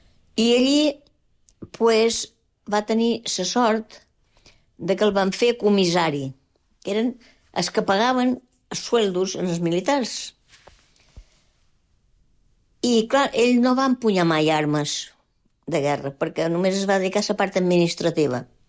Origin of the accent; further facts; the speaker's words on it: Mahón, Balearic Islands, Spain; born there; I vaig néixer a Menorca, jo vaig néixer a Mó, un 3 de desembre del 40. És a dir, que fent càlcul, 85.